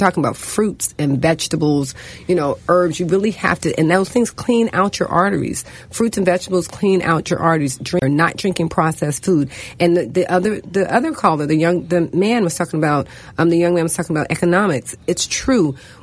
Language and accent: English; Washington, District of Columbia, United States; I live where I work purposefully. I'm from Washington, D.C. I could live anywhere I want. I purposefully live in Ward 8.